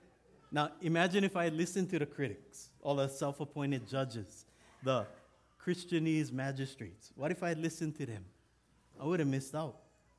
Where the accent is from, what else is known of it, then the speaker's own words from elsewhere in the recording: Hawaii, United States; first language Hawaiian Pidgin; he's speaking my first language, Pidgin, and I can always understand.